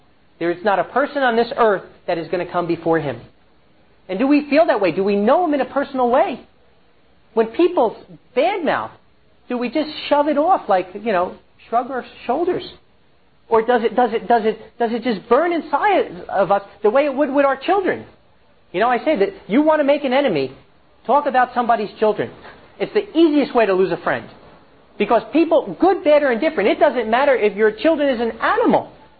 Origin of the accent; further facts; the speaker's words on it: United States; One thing that shocked me being in Israel is I realized growing up in America